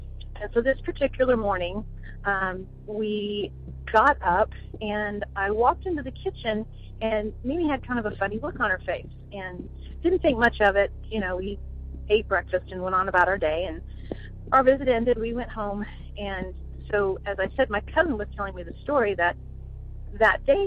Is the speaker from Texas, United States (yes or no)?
yes; Houston, Texas, United States; I'm from Houston, Texas.